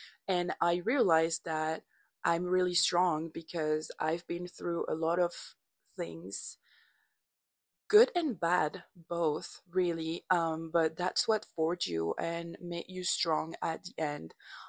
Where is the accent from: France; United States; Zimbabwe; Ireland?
France; moved away as an adult; now in Canada; I am fully French, but I am Canadian, which allow me to stay in the country as long as I want.